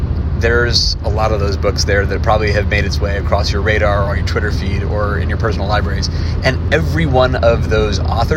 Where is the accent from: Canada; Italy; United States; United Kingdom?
United States; New Jersey; Cuyahoga Falls is not tiny compared to where I grew up in Jersey, but it feels tiny because it's not really close to anything.